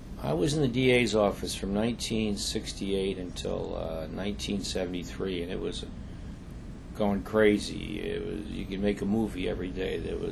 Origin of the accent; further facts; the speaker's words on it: Brooklyn, New York, United States; I grew up in Brooklyn. I was born in Flatbush and one section of Brooklyn. When I was about 10 or 11 years old, we moved to Brooklyn Heights.